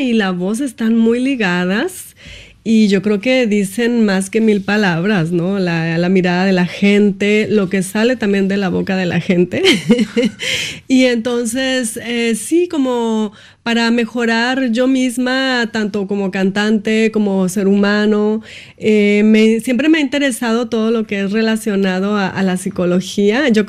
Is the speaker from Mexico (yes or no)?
yes; Tamaulipas, Mexico; now in France; empecé estudiando en la región de Tamaulipas, en la región sur donde yo nací.